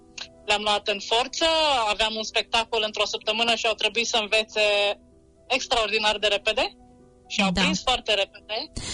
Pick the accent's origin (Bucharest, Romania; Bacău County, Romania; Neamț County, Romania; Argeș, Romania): Bacău County, Romania; Bacău; Sunt din Bacău